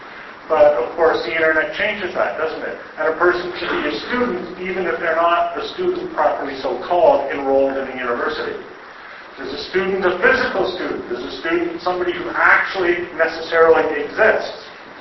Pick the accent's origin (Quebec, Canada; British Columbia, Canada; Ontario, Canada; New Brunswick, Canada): New Brunswick, Canada; I come from Canada, I come from New Brunswick, Canada. Real nice place, it's all very natural and matured, lots of trees and forests